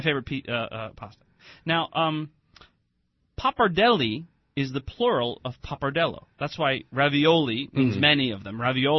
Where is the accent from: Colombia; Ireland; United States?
Ireland; And I'm Irish boy. What do I know about Italian except for, you know, it doesn't look like the menus I've seen in Italy.